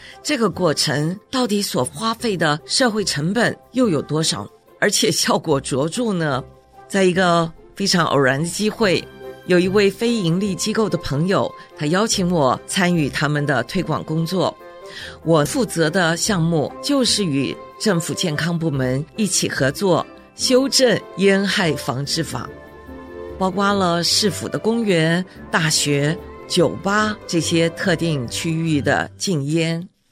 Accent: Taiwan; now in United States; 90年代我从台湾移民到了美国，在这里可以看到许多文化习俗存在着很多的差异性

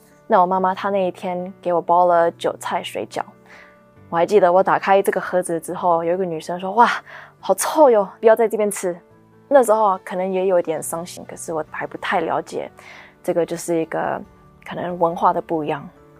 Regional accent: Arcadia, California, United States; also born or lived in New York; 我是在纽约出生的，但是我是在加州的城市 Arcadia 长大的。我的第一个语言就是中文，所以我们在家从一岁到五岁就一直讲中文。

